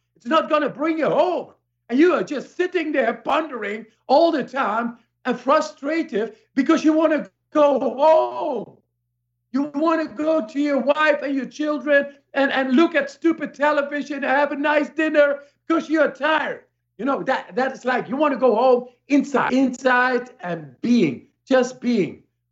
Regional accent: Amsterdam, North Holland, Netherlands; I come from Amsterdam

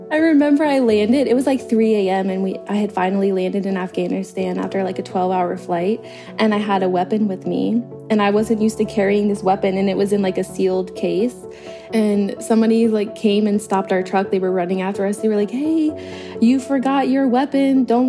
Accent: Massillon, Ohio, United States; I'm from Massillon, Ohio. The education isn't the best. A lot of drug issues in the town and in the county in general.

